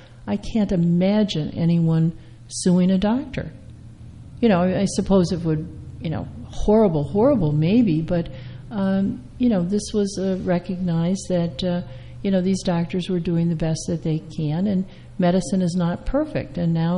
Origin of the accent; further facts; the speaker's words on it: Midwest, United States; now I grew up in the Midwest where you had a small town doctors